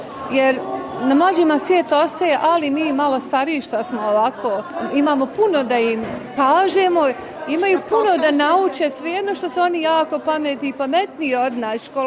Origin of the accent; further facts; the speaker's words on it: Glamoč, Federation of Bosnia and Herzegovina, Bosnia & Herzegovina; Ja sam rodom iz Glamoča i jedno malo mjesto u zapadnoj Bosni.